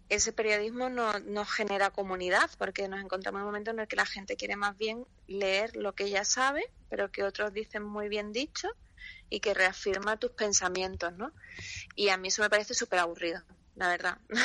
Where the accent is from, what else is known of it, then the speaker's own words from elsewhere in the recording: Andalusia, Spain; Siendo europeos, en mi caso andaluza, y en mi caso andaluza.